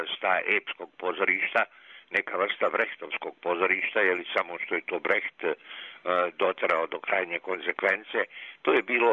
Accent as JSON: {"language": "Serbian", "town": "Banja Luka", "region": "Republika Srpska", "country": "Bosnia & Herzegovina", "tie": "born or raised there", "said": "I normalno da sam prihvatio ponudu da se u Banja Luci pojave, pogotovo da se pojave u mom rodnom gradu."}